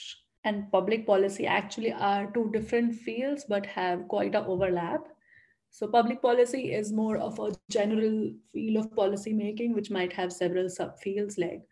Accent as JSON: {"language": "English", "region": "Delhi", "country": "India", "tie": "born or raised there", "said": "growing up in Delhi, Delhi is a historic city and we have a lot of heritage, and it's almost 1,000 years old heritage."}